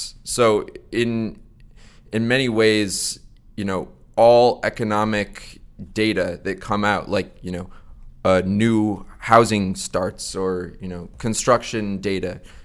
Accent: Connecticut, United States; I am from Connecticut. I'm a Yankee.

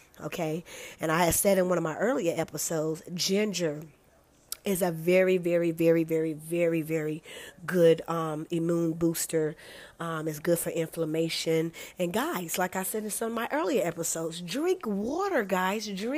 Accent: United States; I am one American citizen. Okay. AKA Blackfoot Indian who loves China.

